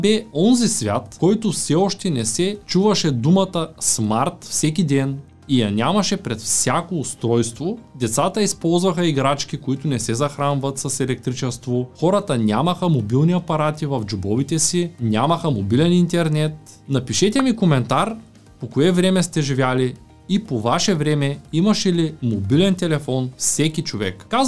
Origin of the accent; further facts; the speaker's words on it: Shumen, Shumen Province, Bulgaria; родния ми град Шумен